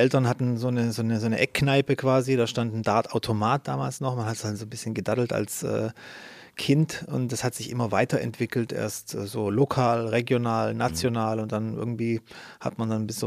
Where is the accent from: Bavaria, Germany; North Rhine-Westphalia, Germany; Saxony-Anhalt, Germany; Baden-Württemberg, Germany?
Baden-Württemberg, Germany; Ich komme aus Baden-Württemberg und da ist es halt so ein typisches Ding.